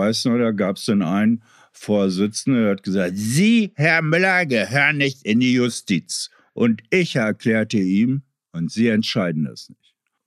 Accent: Meppen, Lower Saxony, Germany; Amsterdam ist die Strecke zu meiner Heimatstadt Meppen

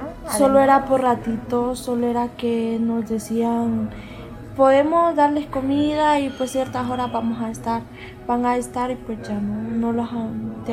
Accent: Honduras; now in Mexico; Pues yo salí el 2 de noviembre de Honduras. Pues quería venir a ver a mi mamá. Pues recorrí todo el camino hasta llegar a México.

